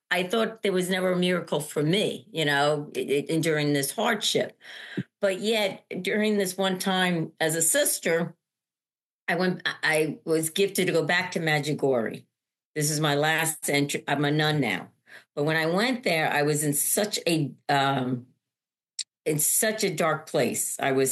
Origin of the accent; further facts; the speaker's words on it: Syosset, New York, United States; And I was like, oh, I'm from Long Island.